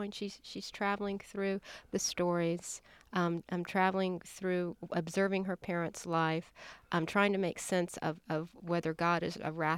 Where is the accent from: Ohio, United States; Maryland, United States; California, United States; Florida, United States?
Florida, United States; I think as a writer who was born and raised in Florida